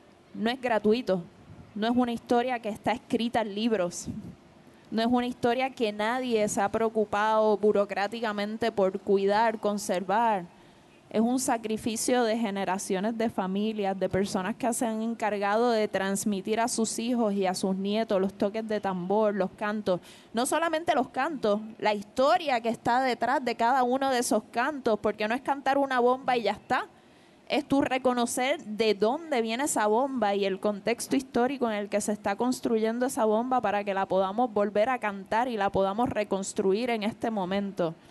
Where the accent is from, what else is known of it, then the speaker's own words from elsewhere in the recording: Puerto Rico; poder reconocernos como puertorriqueñas y puertorriqueños.